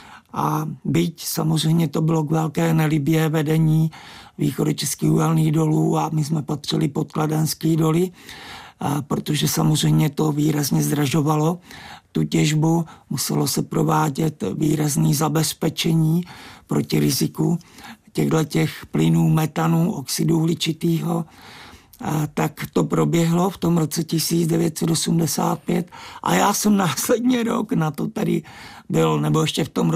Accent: South Moravian Region, Czechia; born there; Já jsem se narodil na Jižní Moravě.

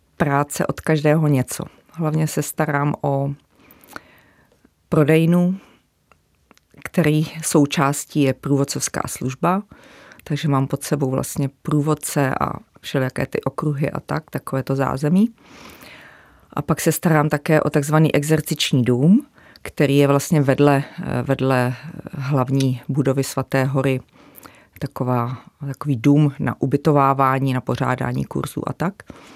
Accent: Dobříš, Central Bohemian Region, Czechia; Já původně pocházím z Dobříše, což je asi 17 kilometrů vedle Příbrami.

